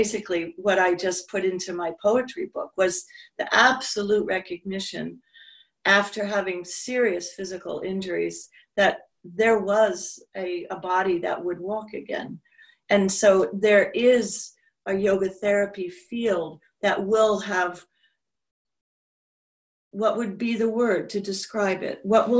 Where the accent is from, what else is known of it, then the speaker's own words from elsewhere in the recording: New York City, New York, United States; down in New York City, which is my hometown.